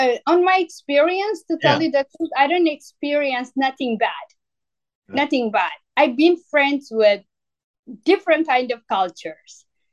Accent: Ethiopia; English is a second language; And then I always telling them, no, I'm from Ethiopia and this and that.

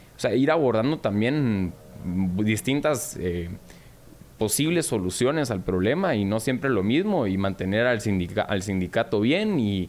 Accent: Guatemala; yo creo que en primer lugar creo que todos somos guatemaltecos.

